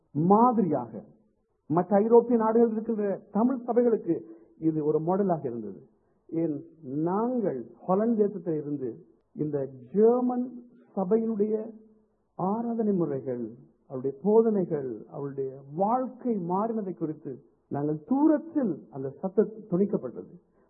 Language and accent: Tamil; Colombo, Western Province, Sri Lanka; நான் கொழும்பிலே தான் நான் வளர்ந்தேன், வாழ்ந்தேன்.